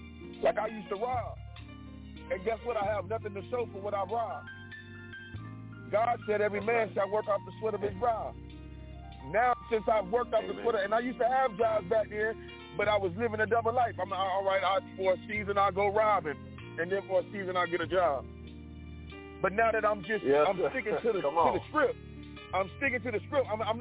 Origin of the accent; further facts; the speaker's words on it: Florida, United States; also born or lived in California; I'm from Florida, so I done did the best cocaine you can think of. I done did the most ecstasy. Come on, I done did it. I done lived in California, smoked some of the best of weed you could ever smoke.